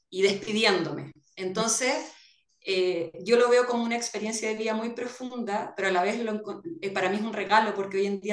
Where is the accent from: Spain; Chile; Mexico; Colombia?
Chile; las tres somos chilenas, dos vivíamos acá en Chile y una vive en Nueva Zelanda.